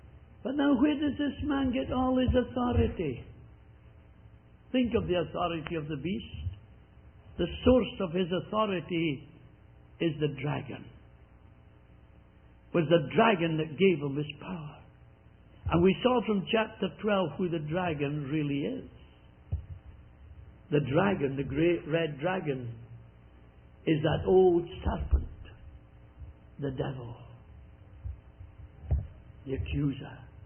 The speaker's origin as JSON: {"language": "English", "region": "Scotland", "country": "United Kingdom", "said": "Being a Scotsman"}